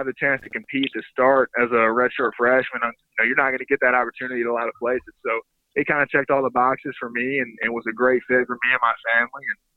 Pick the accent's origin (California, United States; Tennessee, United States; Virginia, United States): Tennessee, United States; Chattanooga; growing up in Chattanooga, the Southern Conference was always extremely competitive